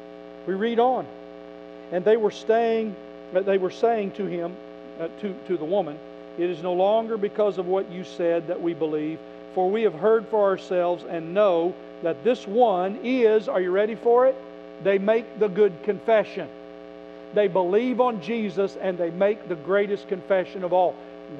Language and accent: English; Oklahoma, United States; I'm from Oklahoma. Wheat is what you do there. Wheat's everywhere.